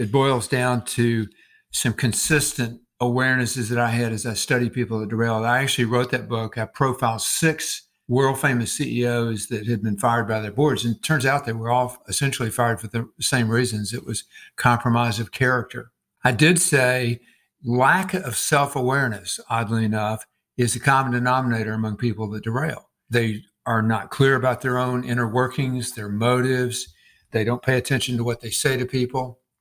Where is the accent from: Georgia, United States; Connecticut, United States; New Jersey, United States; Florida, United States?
Georgia, United States; College Park; I am a native of the Atlanta area, and actually I grew up in College Park, which used to be a little small town in rural Georgia, and suddenly the Atlanta airport appeared and took over our little town.